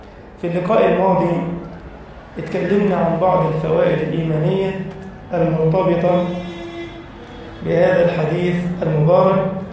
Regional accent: Egypt

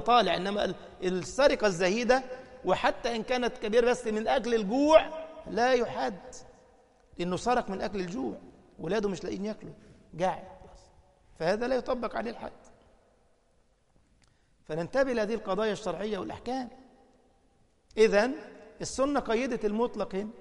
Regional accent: Egypt; بيسموها حلويات عندنا في مصر، يعني شويه طحال على فش على كرشه ويظبط

